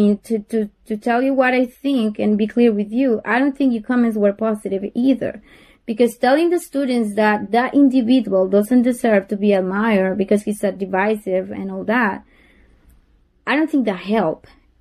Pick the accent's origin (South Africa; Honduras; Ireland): Honduras; now in United States; I'm telling you, I'm from Honduras, I'm a U.S. citizen, but I admire this country and I love this country.